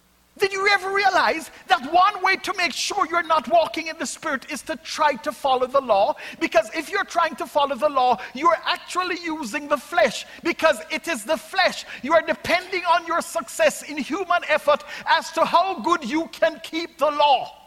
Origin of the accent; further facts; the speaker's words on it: Jamaica; But when I was a little boy growing up in Jamaica